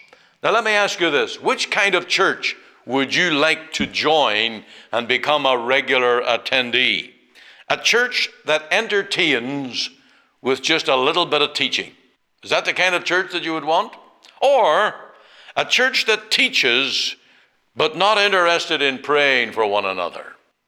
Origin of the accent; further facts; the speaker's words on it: Omaha, Nebraska, United States; when I went to the Free Presbyterian Church in Omaha, in my hometown, that I was cared for